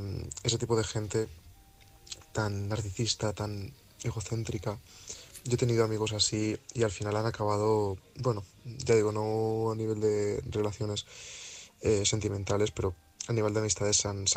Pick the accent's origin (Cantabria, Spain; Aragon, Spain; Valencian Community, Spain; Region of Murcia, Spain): Valencian Community, Spain; Valencia; now in Madrid, Spain; Yo estuve en Fuenlabrada viviendo hace ya unos cuantos años. Yo es que soy de Valencia